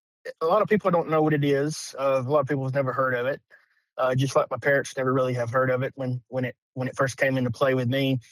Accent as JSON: {"language": "English", "town": "Killeen", "region": "Alabama", "country": "United States", "tie": "born or raised there", "said": "So, Mark, I grew up in Killeen, Alabama, went to Brooks High School, went to college at Northwest Shoals."}